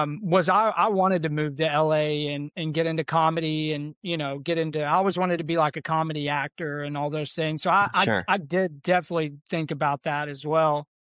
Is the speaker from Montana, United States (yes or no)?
no; Texas, United States; Oh, you're good, man. I'm from Texas.